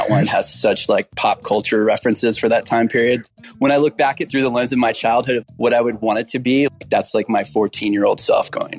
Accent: Burbank, California, United States; And from that point forward, we went back to LA, and then I was a Burbank kid growing up in the Valley.

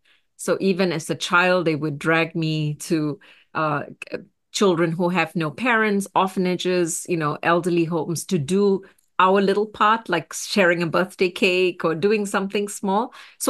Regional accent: Singapore; now in United States; a woman of color, born and raised in Singapore, living in the United States, went to Harvard University

